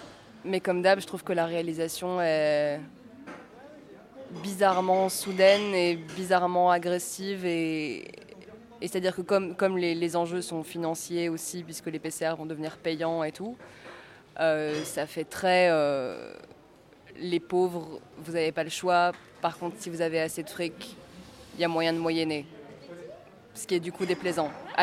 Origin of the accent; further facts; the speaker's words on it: Belgium; parce que je suis belge et qu'en Belgique, la vaccination pour les jeunes a été ouverte il n'y a pas tellement longtemps.